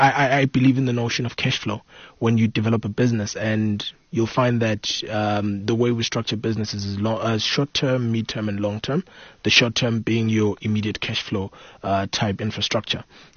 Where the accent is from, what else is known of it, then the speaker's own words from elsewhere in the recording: Bulawayo, Zimbabwe; I was born and raised in Zimbabwe, Bulawayo. I think I've always come from an entrepreneurial family